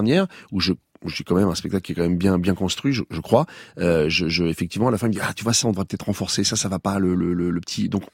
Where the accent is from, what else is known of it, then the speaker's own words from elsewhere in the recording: Rouen, Normandy, France; moi, quand j'étais gosse, je n'avais pas la VO. Je viens de Rouen